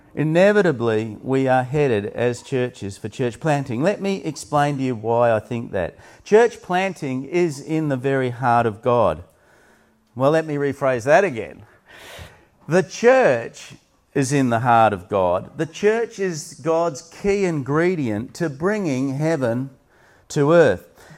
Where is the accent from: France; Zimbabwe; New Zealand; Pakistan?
New Zealand; Wellington; grew up in arguably the windiest capital city in the world, at least that's what my father taught me as a little boy growing up in Wellington in New Zealand